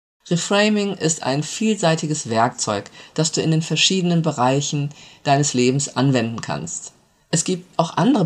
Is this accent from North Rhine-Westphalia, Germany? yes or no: yes; North Rhine-Westphalia, Germany; moved away as an adult; als ich mit Anfang 20 nach Mainz gezogen bin aus dem Ruhrgebiet